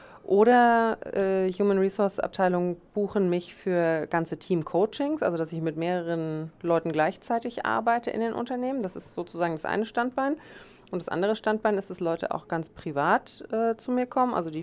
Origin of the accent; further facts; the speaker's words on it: Dresden, Saxony, Germany; now in Neu-Isenburg, Germany; Ich bin 41 Jahre. Ich komme ganz ursprünglich mal aus Dresden, lebe aber mittlerweile hier um die Ecke in Neu-Isenburg